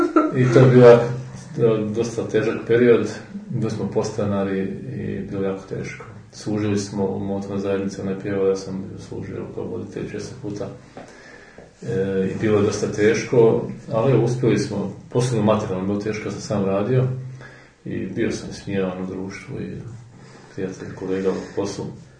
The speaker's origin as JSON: {"language": "Croatian", "town": "Andrijevci", "region": "Brod-Posavina County", "country": "Croatia", "said": "ja sam bio iz Zadnjih Andrijevaca, to je pored Slavonskog Broda, na Žakova."}